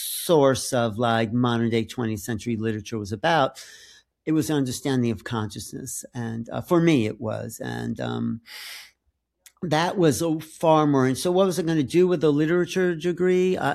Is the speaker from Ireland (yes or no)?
no; New York, United States; So like I said, we grew up on Long Island. We had a nice family.